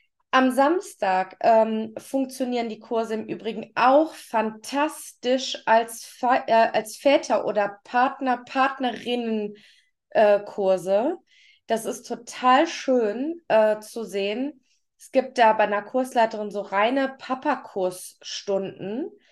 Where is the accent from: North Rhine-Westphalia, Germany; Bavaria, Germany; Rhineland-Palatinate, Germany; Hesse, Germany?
North Rhine-Westphalia, Germany; Düsseldorf; ich komme ja im Ursprung aus Düsseldorf